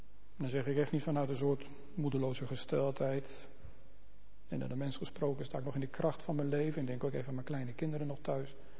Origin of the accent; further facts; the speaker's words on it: Harderwijk, Gelderland, Netherlands; ik ben opgegroeid in Harderwijk en ook gestaan op Urk.